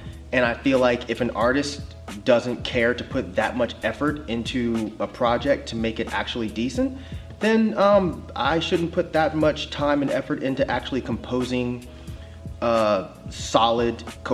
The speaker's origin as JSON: {"language": "English", "town": "Missouri City", "region": "Texas", "country": "United States", "tie": "born or raised there", "said": "My next album … is basically about all my friends and growing up in Missouri City."}